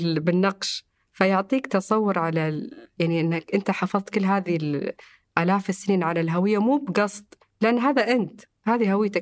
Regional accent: Saudi Arabia; يعني الحمد لله الجميل عندنا في السعودية، يعني من ناحية نقول سياحية

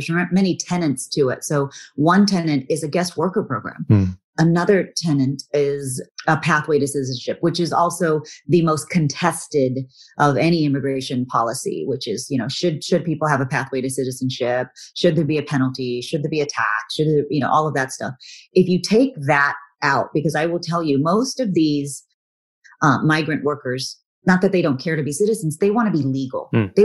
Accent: Texas, United States; Well, I have to say, growing up as a Texan, we're raised as being Texans first. There's such a pride of being from Texas and that Texans have and hold.

